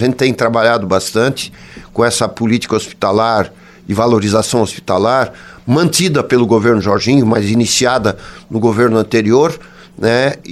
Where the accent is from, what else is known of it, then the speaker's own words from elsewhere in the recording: Blumenau, Santa Catarina, Brazil; born there; now in Jaraguá do Sul, Brazil; nasci em Blumenau e estou 40 anos, quase 41, em Jaraguá do Sul, onde eu tenho a minha esposa e minhas duas filhas.